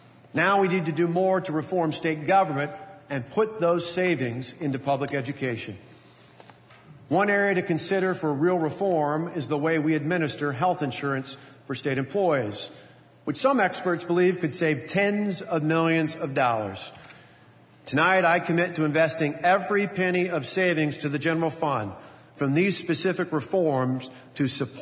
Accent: Delavan, Wisconsin, United States; Later in high school, I flipped hamburgers at McDonald's in my hometown of Delavan.

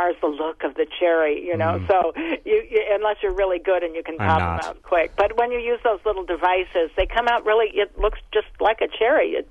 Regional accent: Wisconsin, United States; And I'm from Door County, as you mentioned. So our cherries up here are the Montmorency cherries

